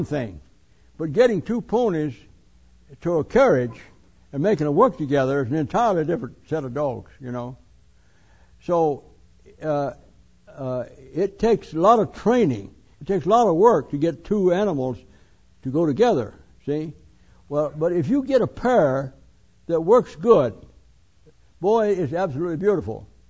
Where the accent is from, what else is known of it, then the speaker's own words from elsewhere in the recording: Alabama, United States; She was from Minnesota. I'm from Alabama. She's a country girl, raised poor. I'm a country boy, raised poor